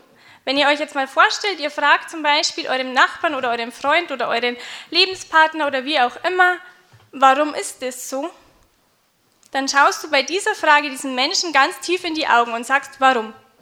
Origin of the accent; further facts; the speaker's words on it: Bavaria, Germany; ich komme aus der Nähe von München, bin 27 Jahre alt und von Beruf Kindergärtnerin. Ich bin normal auf dem Land, ländliche Städtchen aufgewachsen, habe gute christliche Erziehung genossen.